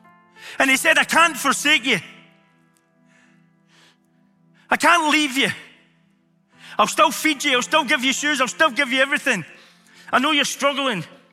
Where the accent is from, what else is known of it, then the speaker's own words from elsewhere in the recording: Glasgow, Scotland, United Kingdom; I'm a Glaswegian, I'm hard.